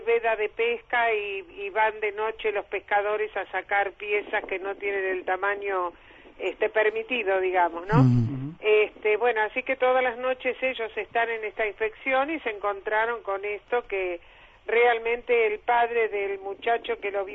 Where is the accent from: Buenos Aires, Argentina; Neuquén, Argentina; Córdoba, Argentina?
Buenos Aires, Argentina; now in Victoria, Argentina; ya hace 20 años que estoy acá en Victoria, vine por este fenómeno. Yo soy oriunda de Buenos Aires, toda mi vida viví ahí.